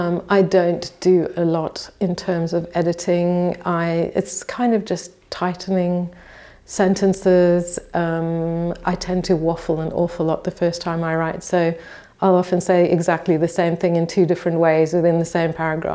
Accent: South Africa; moved away as an adult; also born or lived in England; now in Portugal; So born and brought up in South Africa, got a degree in zoology there, and then came to Portugal for a bit, couldn't find work here, moved to England and worked in nature conservation charities over there for 22 years.

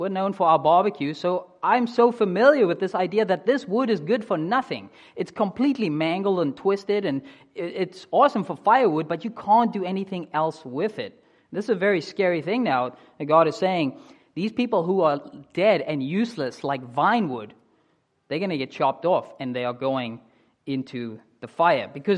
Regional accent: Cape Town, Western Cape, South Africa; in South Africa, I grew up in the Western Cape and Cape Town, and this is wine country.

